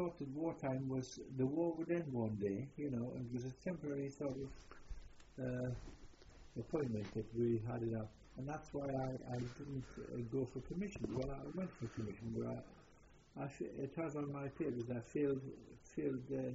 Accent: Durham, North East England, United Kingdom; I'm not a Geordie, of course, I'm from Durham.

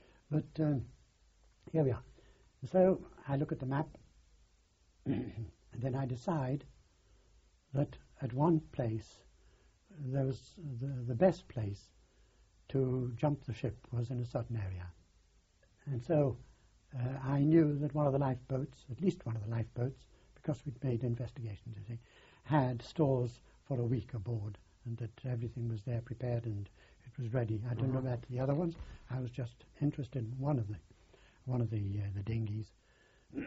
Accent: England, United Kingdom; I'm English, SOS, I'm English

